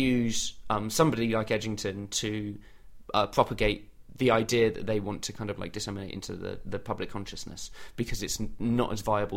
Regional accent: United Kingdom; But what is worrying for me as a Brit is that.

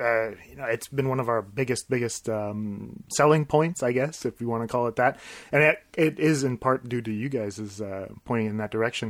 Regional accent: Quebec City, Quebec, Canada; I'm an Anglophone from Quebec City.

